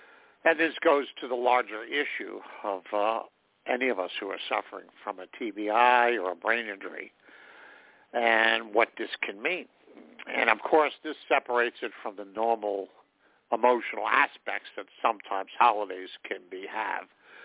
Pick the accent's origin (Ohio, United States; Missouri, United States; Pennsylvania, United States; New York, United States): New York, United States; for me, the holiday, since I'm from New York, always has in and of itself a whole celebration aspect